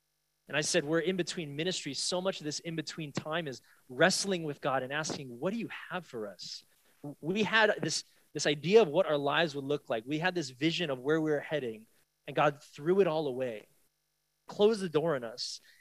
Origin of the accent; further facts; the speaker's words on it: San Francisco, California, United States; And I'm gonna start in my hometown of San Francisco.